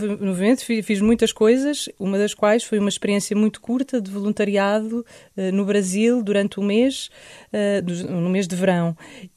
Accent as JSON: {"language": "Portuguese", "region": "Lisbon", "country": "Portugal", "tie": "born or raised there", "said": "Sim, nasci aqui em Portugal, em Lisboa. e por aqui fui vivendo toda a minha vida."}